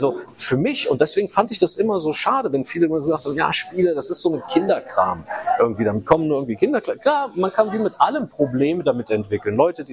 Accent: Berlin, Germany; dann sind wir als Berliner so mal jetzt zu Schwaben quasi geworden

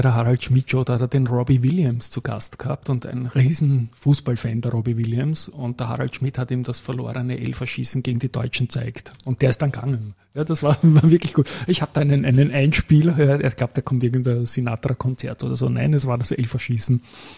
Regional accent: Austria; dass wir selbst als Österreicher

